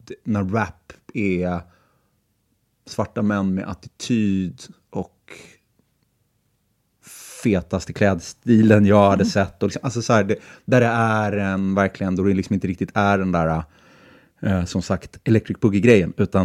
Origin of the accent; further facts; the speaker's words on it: Stockholm, Stockholm County, Sweden; min uppväxt i Stockholm är liksom uppdelad i två, eller helt enkelt jag bodde på två olika adresser, två delar av Stockholm. Jag är adopterad och kom, när jag kom till Sverige så hamnade jag, min familj bor i, eller bodde i Bromma, i villakvarteren i Äppelviken.